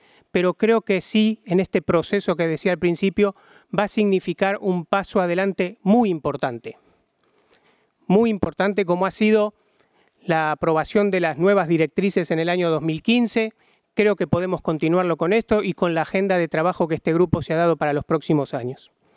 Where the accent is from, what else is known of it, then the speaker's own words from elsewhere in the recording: Argentina; La protección del consumidor, diríamos en mi país, no nació de un repollo